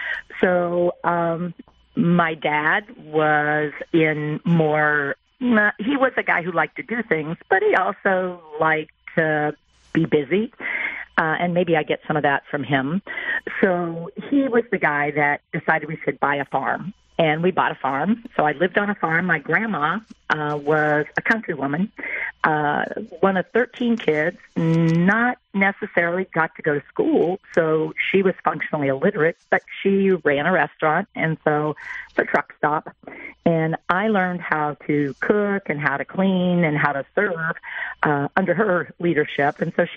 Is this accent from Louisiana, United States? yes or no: no; West Virginia, United States; also born or lived in Washington; So I grew up in West Virginia with a side trip out to Washington State when my dad was in the military.